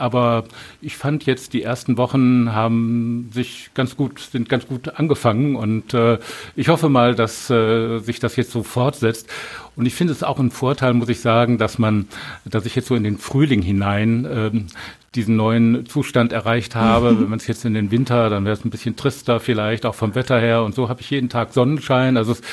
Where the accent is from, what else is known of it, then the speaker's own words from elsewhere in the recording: Essen, North Rhine-Westphalia, Germany; Ich bin in Essen aufgewachsen und habe hier auch bis aufs Studium immer, war ich auch immer tätig.